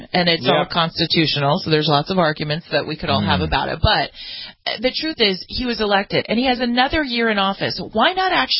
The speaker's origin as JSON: {"language": "English", "country": "United States", "said": "As an American, this makes my stomach turn."}